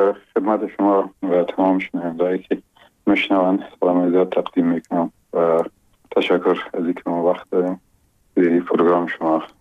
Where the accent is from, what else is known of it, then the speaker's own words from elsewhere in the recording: Mohammad Agha, Logar, Afghanistan; یکی از قریه های بسیار قشنگ ولایت لوگر مرز مربوطات ولسوالی محمد آقا یک قریه به اسم گمران و شیرازه یاد میشه در اونجا به دنیا آمدیم و اون سالای اول زندگی رو اونجا در آغوش پدر و مادر بزرگ شدیم